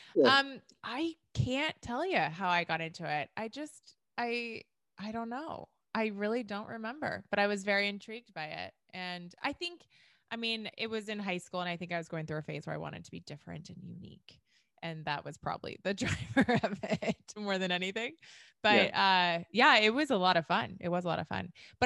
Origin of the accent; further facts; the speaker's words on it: Los Altos, California, United States; And I remember I grew up in Los Altos.